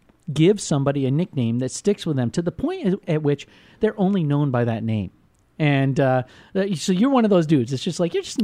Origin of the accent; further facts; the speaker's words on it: Vermont, United States; I'm from Vermont, man. I'm a hunter. I'm a fisher.